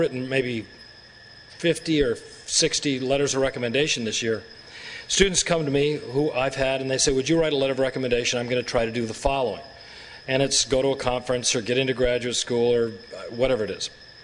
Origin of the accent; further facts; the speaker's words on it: Utah, United States; I was in Utah. I'm from Utah.